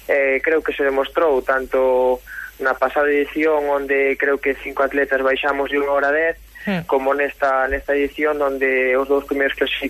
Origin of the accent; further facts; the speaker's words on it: A Pastoriza, Galicia, Spain; son de Lugo, bueno, son de La Pastoriza, encántame correr en Lugo.